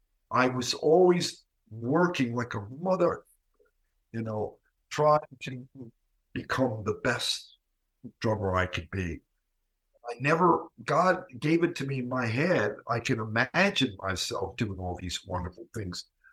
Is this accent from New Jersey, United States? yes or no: yes; New Jersey, United States; He was born in New Jersey, went to jail in New Jersey. And I'm from New Jersey.